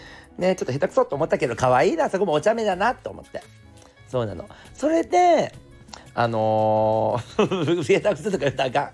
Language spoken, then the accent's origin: Japanese; Osaka, Japan; で私も関西大阪ですっていう話をしてさ